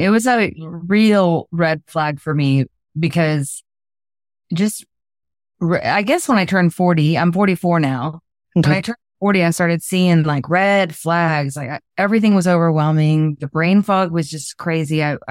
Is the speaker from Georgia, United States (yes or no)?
yes; Alpharetta, Georgia, United States; Okay. I'm from Alpharetta.